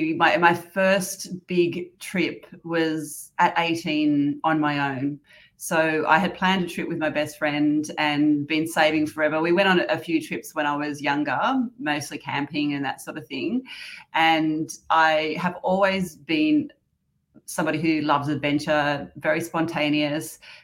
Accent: Sydney, New South Wales, Australia; I'm from Sydney, Australia. At the moment, I'm on the South Coast, though, down spending some time with my family and friends.

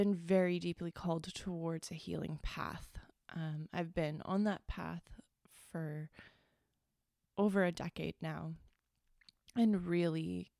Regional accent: Ontario, Canada; I'm from Northern Ontario, and I am going to be 33 years old on the 11th of August.

